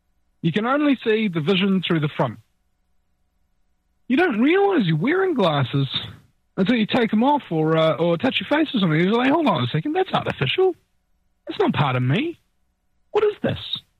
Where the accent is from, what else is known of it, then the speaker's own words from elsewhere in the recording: New Zealand; I'm a New Zealander. I'm 10,000 miles away.